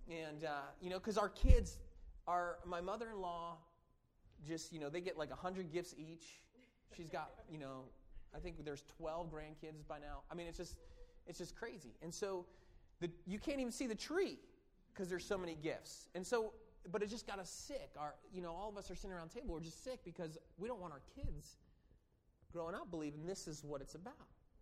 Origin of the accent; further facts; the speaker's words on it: New Jersey, United States; Now, I grew up in New Jersey, and what I've noticed living in the North, especially in New Jersey, is that when you talk about your heritage